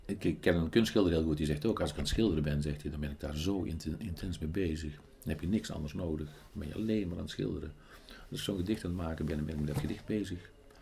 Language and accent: Dutch; Heeswijk-Dinter, North Brabant, Netherlands; also born or lived in Tilburg / Vught; geboren en getogen in Heeswijk-Dinter. Ik ben een Heeswijkenaar. En van heel mijn leven heb ik 6 jaar ergens anders gewoond. 1 jaar in Tilburg en 5 jaar in Vught. En anders altijd hier, lekker in Heeswijk.